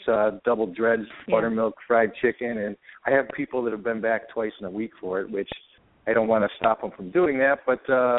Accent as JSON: {"language": "English", "town": "San Francisco", "region": "California", "country": "United States", "tie": "born or raised there", "said": "I grew up in San Francisco, but I like good meats, and I've spent a lot of time in the South"}